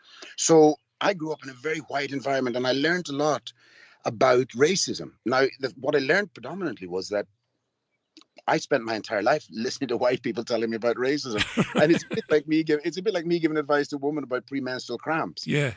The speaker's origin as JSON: {"language": "English", "country": "Ireland", "tie": "born or raised there", "said": "I grew up in Ireland in the 60s and 70s, and nationalism was everywhere."}